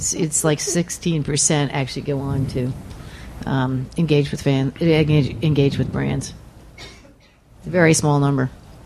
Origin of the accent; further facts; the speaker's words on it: New Hampshire, United States; I come from New Hampshire. There's not a whole lot of people, I mean, in the neighborhood.